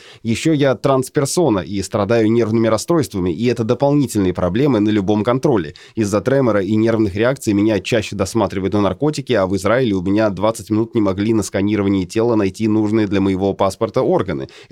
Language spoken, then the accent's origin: Russian; Crimea, Ukraine; moved away; Они спрашивают, почему у нас нет российского паспорта, раз мы из Крыма, но мы уехали до того, как Крым стал российским